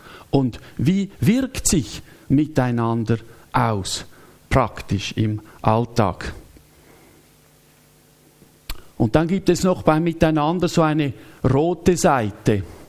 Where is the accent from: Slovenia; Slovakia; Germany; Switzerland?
Switzerland; Zurich; Ich habe als Schulkind in der Stadt Zürich dieses Lied in der Primarschule lernen müssen.